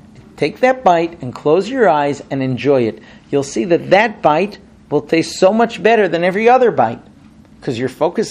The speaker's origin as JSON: {"language": "English", "country": "Israel", "tie": "born or raised there", "first_language": "Hebrew", "second_language": "English", "said": "I grew up in Israel, right? I knew Hebrew from birth. And I studied in Orthodox, from environments, from the time I was a kid."}